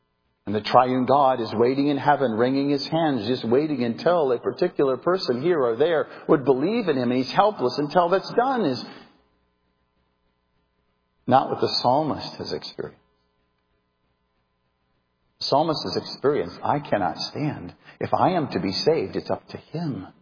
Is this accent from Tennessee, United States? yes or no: no; Iowa, United States; I grew up in Northwest Iowa, and this comes to mind now when I'm trying to think of an example of abundance.